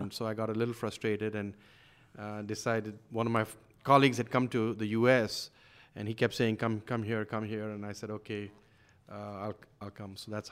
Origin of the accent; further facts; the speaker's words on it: Kanpur, Uttar Pradesh, India; also born or lived in Bombay; But I did my schooling in Kanpur and college in Bombay.